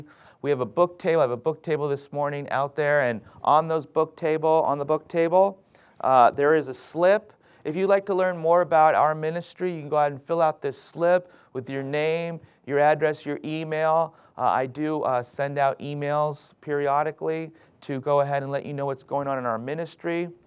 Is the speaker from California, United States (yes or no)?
yes; Los Angeles, California, United States; And the great thing about being from Los Angeles, from my perspective, is it's ho